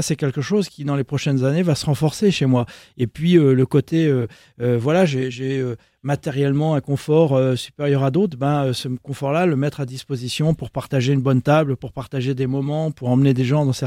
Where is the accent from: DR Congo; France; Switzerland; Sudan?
France; Brittany; je suis très attaché à ma culture, je suis breton, je suis très franchouillard et je n'ai pas envie de perdre ça.